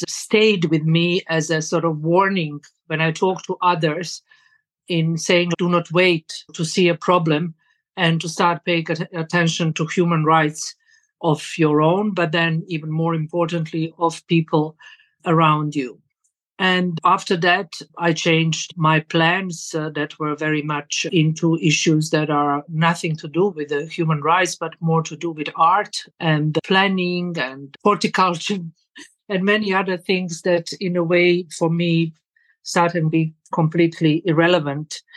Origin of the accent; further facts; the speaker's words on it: Sarajevo, Federation of Bosnia and Herzegovina, Bosnia & Herzegovina; So I was born in Sarajevo in Bosnia and Herzegovina, where I grew up